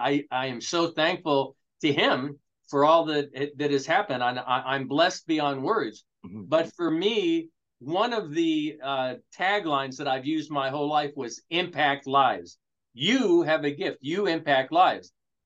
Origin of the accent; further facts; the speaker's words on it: Louisville, Kentucky, United States; born there; I was born in Louisville, just like you.